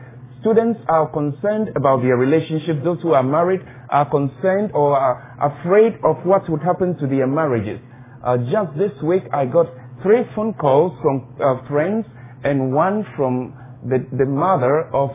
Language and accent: English; Ghana; now in United States; You can tell from my accent already I'm not an American. I'm from Ghana, West Africa, but I'm currently based in the United States